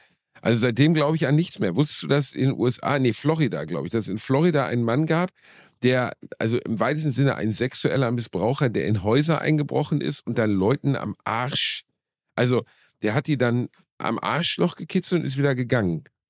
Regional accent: Germany; ich bin ein Deutscher.

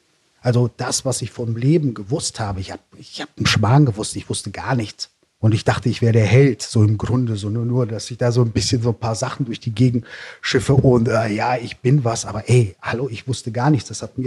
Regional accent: Russia; Mich erstmal orientieren, dann als, ich sag's mal so, als Russe in dem Sinne dann auch dort bei den Russen irgendwie anzukommen

